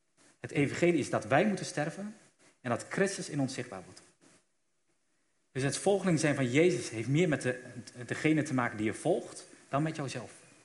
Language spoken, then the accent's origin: Dutch; Netherlands; Wij als Nederlanders hebben vaak een grijs gebied gemaakt hoe we hem kunnen volgen.